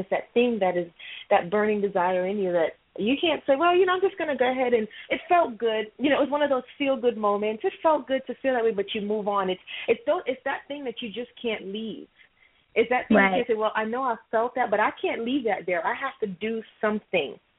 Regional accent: Jamaica; I'm Jamaican, West Indies

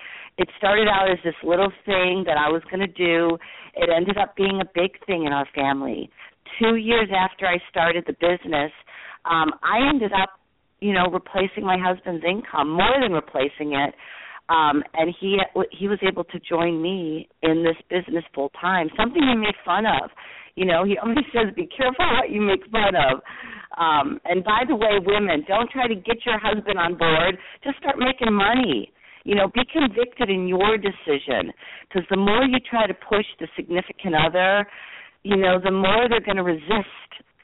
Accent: Chicago, Illinois, United States; now in Denver, United States; I'm originally from Chicago.

